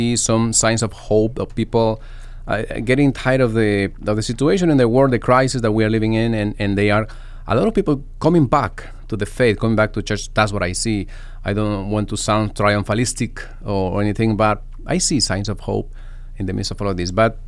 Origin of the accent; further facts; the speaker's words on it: Cundinamarca, Colombia; English is a second language; In Colombia, next to the capital of Colombia, Bogota. So it was like a small town, and all about church around us.